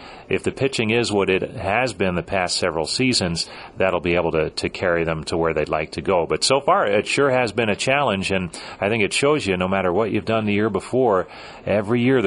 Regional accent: New Jersey, United States; Grew up in New Jersey, so we were fortunate before the days of interleague play.

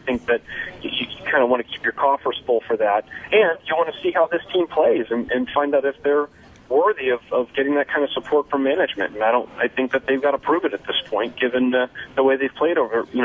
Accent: Chicago, Illinois, United States; born there; Grew up a Cubs fan, a big, big Cubs fan, since I was born in Chicago.

